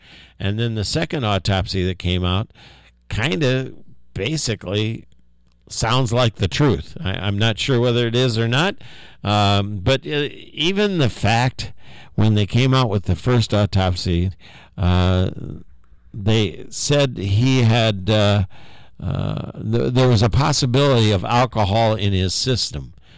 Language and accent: English; South Bend, Indiana, United States; I grew up in South Bend, Indiana. I went to school at South Bend Central, which is about 30-35% African American.